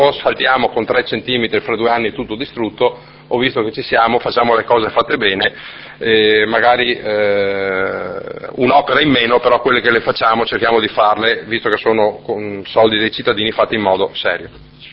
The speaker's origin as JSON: {"language": "Italian", "region": "Veneto", "country": "Italy", "said": "noi siamo veneti e che noi apparteniamo al popolo veneto"}